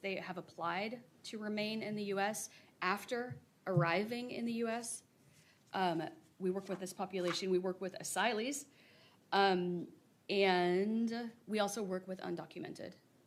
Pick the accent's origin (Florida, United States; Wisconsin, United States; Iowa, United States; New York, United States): Iowa, United States; Grinnell; even though I was born in Iowa, I grew up on a farm near Grinnell